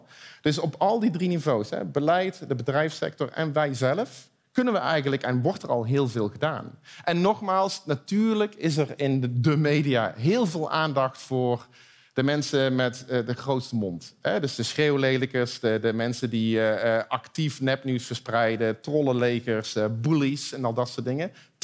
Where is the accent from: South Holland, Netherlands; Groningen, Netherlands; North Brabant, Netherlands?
North Brabant, Netherlands; Eindhoven; Nou, ik kom uit Eindhoven, dus ik ben een optimist.